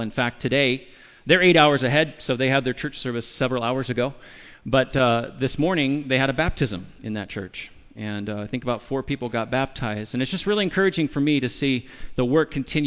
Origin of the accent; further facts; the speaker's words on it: California, United States; moved away as an adult; also born or lived in Austria; You know, I grew up in California, and I spent my adult life in Austria, about 14 years.